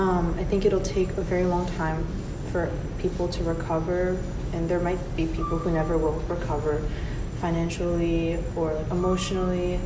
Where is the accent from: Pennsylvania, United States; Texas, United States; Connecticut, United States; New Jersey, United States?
Connecticut, United States; Greenwich; I'm from Connecticut, and I'm from a town called Greenwich